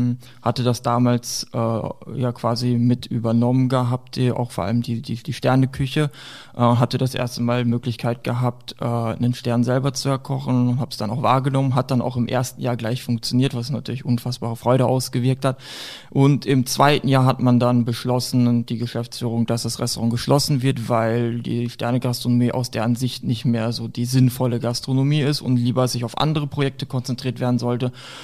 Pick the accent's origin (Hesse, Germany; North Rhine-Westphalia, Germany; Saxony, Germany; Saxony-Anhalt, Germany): North Rhine-Westphalia, Germany; born there; ich komme ja gebürtig aus Nordrhein-Westfalen, habe dort meine Ausbildung gemacht.